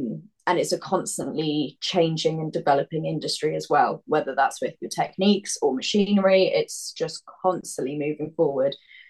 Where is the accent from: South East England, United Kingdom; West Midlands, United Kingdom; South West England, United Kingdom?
South West England, United Kingdom; I think the majority of people that know me in Somerset, my hometown